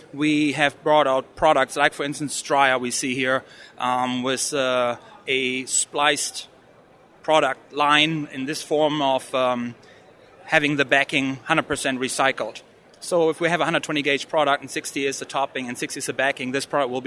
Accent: Germany; now in Florence, United States; I moved over here from Germany in 1995, overtook one of the old Robbins factories over there. And it was quite a challenge for me from Germany

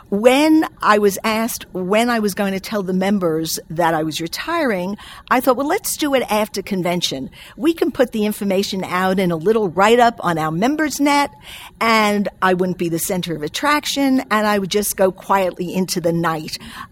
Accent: New York, United States; born there; now in Atlanta, United States; As you can tell by my accent, I am not a native Atlantan. I was born up in New York

